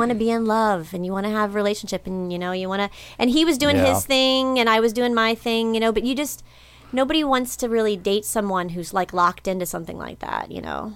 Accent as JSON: {"language": "English", "town": "Cincinnati", "region": "Ohio", "country": "United States", "said": "So I'm from Ohio. I'm from Cincinnati. And just a little outside Cincinnati."}